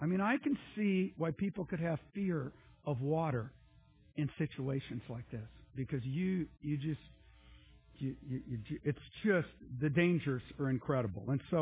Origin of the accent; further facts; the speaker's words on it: California, United States; And I grew up in California, so I kind of know what California looks like.